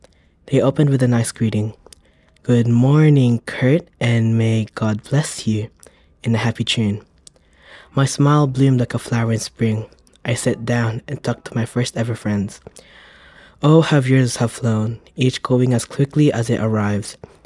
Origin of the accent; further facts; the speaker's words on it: Philippines; I am Filipino.